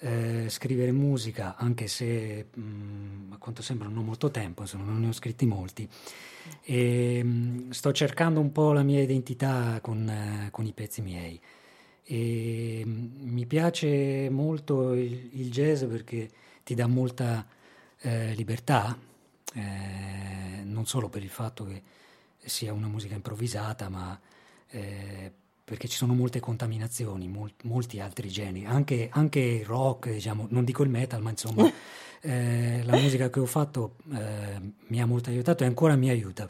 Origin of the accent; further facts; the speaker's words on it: Ascoli Piceno, Marche, Italy; also born or lived in Padua; now in Japan; vivo in Giappone ormai da 15 anni, e non sono nato ad Ascoli in realtà, sono nato a Padova, sono mezzo padovano, mezzo ascolano e adesso mezzo giapponese quasi.